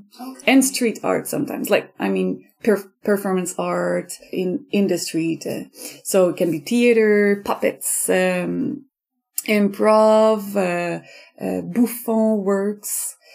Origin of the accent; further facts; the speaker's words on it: Sutton, Quebec, Canada; I'm native from Sutton, so it's still like I'm very attached to this this region.